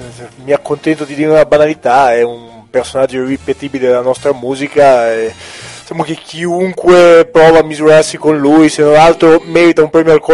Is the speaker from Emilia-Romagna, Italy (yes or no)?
yes; Emilia-Romagna, Italy; ricordando che io sono romagnolo